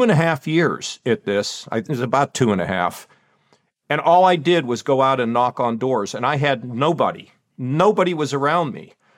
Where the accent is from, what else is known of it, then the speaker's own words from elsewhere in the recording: Pittsburgh, Pennsylvania, United States; also born or lived in Ohio; I grew up in Pittsburgh. My father carried mail on his back. His father was a coal miner, died of black lung. My mother's mother couldn't speak English. I moved to Ohio, and I go to school at Ohio State.